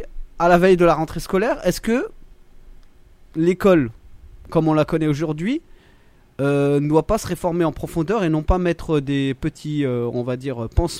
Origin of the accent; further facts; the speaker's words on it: France; Gros défaut chez nous en France.